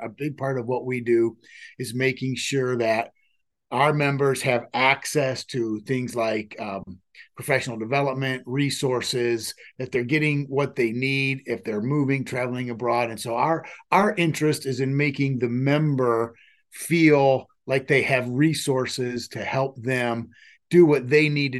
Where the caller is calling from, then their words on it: Ohio, United States; Yeah, so I'm actually calling from Ohio right now, but I the university is in Florida, so I split my time between Florida and Ohio.